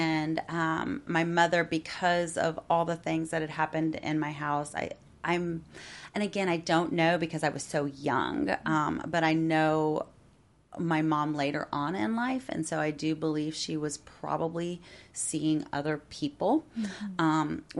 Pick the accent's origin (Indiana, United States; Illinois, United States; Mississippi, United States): Indiana, United States; Muncie; So I am originally from Indiana. Mm-hmm. I was born in Muncie, Indiana.